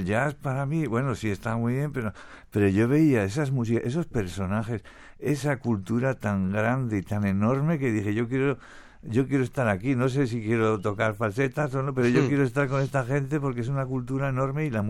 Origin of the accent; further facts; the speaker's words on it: Pamplona, Navarre, Spain; now in Madrid, Spain; yo soy de Pamplona